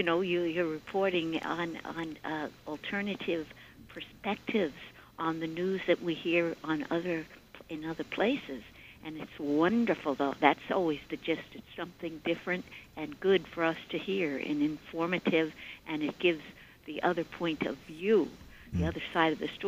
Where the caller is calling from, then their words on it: Long Island, New York, United States; I'm calling from Long Island, dear.